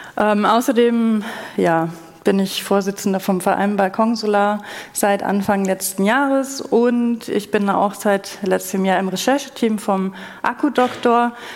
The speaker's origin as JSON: {"language": "German", "region": "Bavaria", "country": "Germany"}